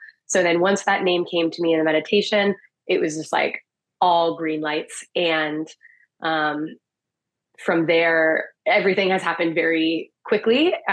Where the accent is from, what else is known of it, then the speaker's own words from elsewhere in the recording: Pennsylvania, United States; now in Los Angeles, United States; the lyrics are partly inspired by this roller rink that I grew up going to in Pennsylvania called Skate Castle.